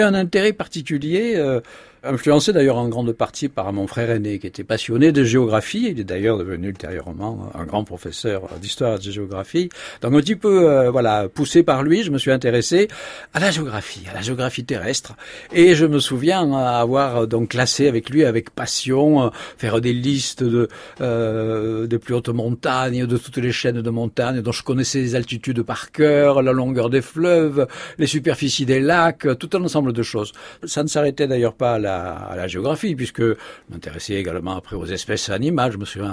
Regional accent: Cavaillon, Provence-Alpes-Côte d'Azur, France; accent: Provençal; vous l'entendez à mon accent provençal, je suis né dans le midi de la France, pied du Luberon, alors précisément la petite ville de Cavaillon. Je vivais à la campagne

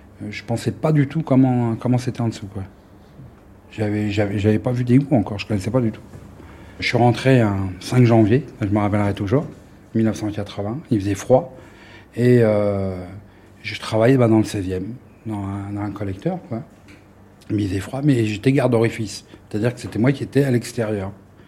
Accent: Paris, Île-de-France, France; Je sais que j'étais de Ménilmontant.

